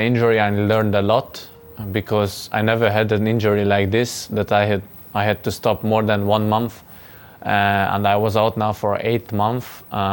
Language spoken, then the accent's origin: English; Salzburg, Austria; English is a second language; now in Leipzig, Germany; And I come from Salzburg to Leipzig.